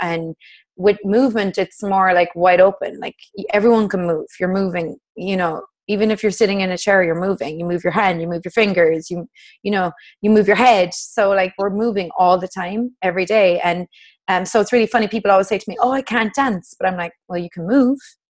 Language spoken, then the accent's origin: English; Cork, Munster, Ireland; moved away as an adult; I'm from Ireland. Yeah. I'm from Cork down south. I'm Irish born and bred and moved here 4 years ago. 4 years in October.